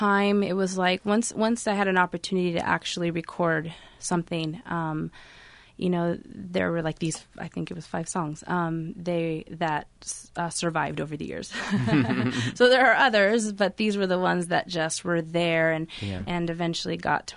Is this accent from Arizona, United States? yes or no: yes; Tucson, Arizona, United States; also born or lived in Ajo; I think I'm from Tucson. I was born in Ajo. We moved here when I was like 3, I think, or so.